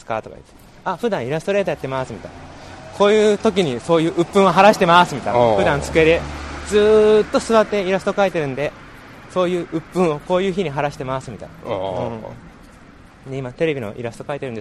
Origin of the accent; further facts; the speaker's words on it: Matsuyama, Ehime, Japan; also born or lived in Hiroshima; いくら一応広島で生まれたといっても3歳から愛媛に住んでるから、ね、愛媛県松山市に住んでるからにはもう第一の故郷だぜ